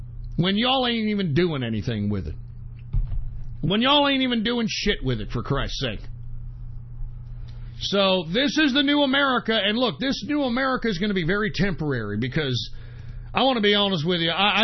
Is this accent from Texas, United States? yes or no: yes; Texas, United States; I've been in Texas all my life, okay? I'm born and raised in Texas, all right? I have lineage that traces back to the Texas martyrs.